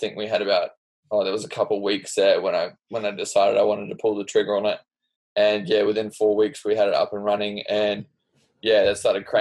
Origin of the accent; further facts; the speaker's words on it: Australia; I'm Australian.